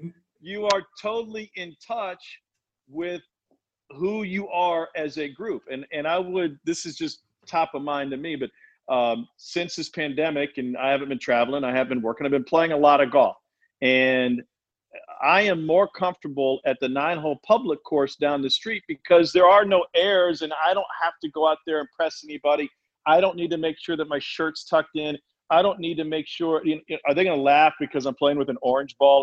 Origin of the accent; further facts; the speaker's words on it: Columbia, Missouri, United States; I grew up in Columbia, Missouri, 2 hours to the east of me were the St. Louis Cardinals, 2 hours to the west were the Kansas City Royals.